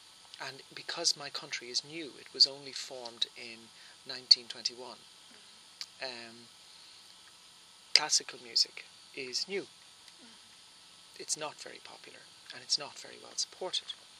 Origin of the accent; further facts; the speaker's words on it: Ireland; accent: Irish; is an accent where you can't tell where I come from in the country. And some Irish people think I'm English, but English people cannot hear any English accent because my wife is English.